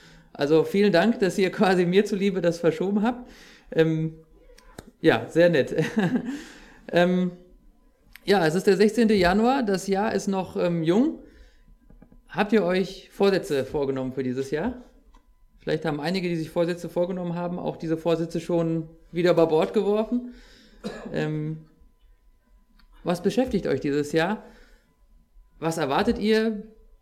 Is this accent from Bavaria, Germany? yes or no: no; Bensheim, Hesse, Germany; Bei uns in Bensheim, in meinem Heimatort, ist Mitte des Jahres, also Mitte 2015, ein ja, Notflüchtlingslager errichtet worden mit 600 Menschen.